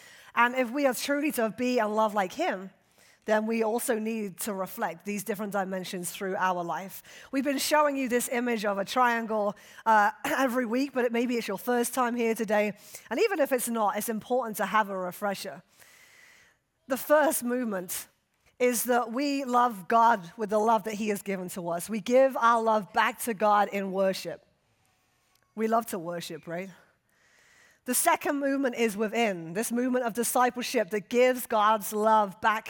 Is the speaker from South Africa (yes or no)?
no; United Kingdom; Now, he's a very handsome Puerto Rican, and I am a Brit, and so we like to affectionately refer to one another as